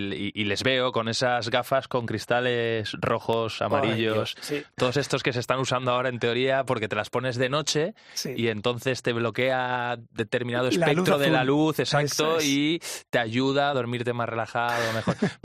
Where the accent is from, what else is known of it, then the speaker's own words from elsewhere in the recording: Valencian Community, Spain; yo soy valenciano